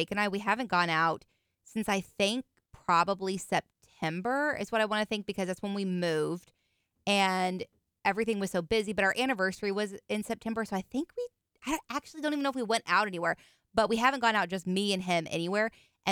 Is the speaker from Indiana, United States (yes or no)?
yes; New Washington, Indiana, United States; I'm from New Washington, Indiana.